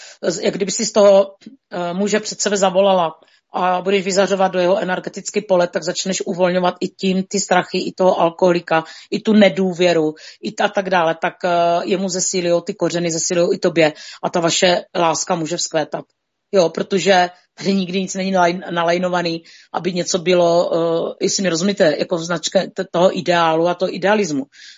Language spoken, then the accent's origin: Czech; Moravia, Czechia; my jsme Moraváci, že jo